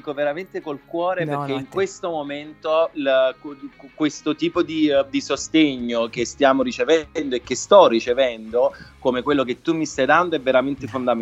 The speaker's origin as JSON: {"language": "Italian", "region": "Campania", "country": "Italy", "accent": "Neapolitan", "said": "visto che si sente il mio accento napoletano"}